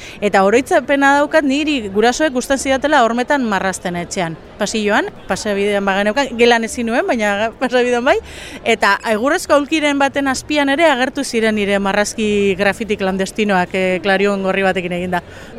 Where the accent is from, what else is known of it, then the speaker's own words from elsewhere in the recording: Bilbao, Basque Country, Spain; marrazkilaria naiz, bilbotarra naiz